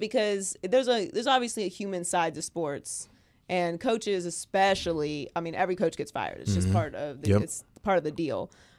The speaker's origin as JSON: {"language": "English", "town": "Pittsburgh", "region": "Pennsylvania", "country": "United States", "said": "So people do this with me because I'm from Pittsburgh."}